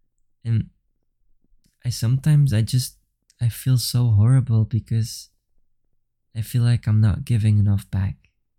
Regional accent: Belgium; English is a second language; I'm from Belgium. I'm not even an English-speaking person.

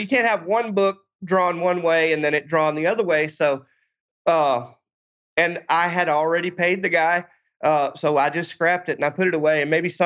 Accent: Louisiana, United States; I'm from Louisiana.

